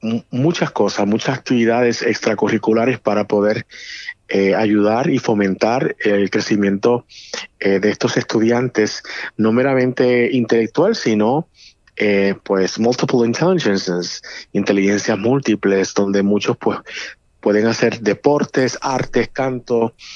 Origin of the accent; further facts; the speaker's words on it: San Juan, Puerto Rico; nací en Puerto Rico, soy original de San Juan, Puerto Rico.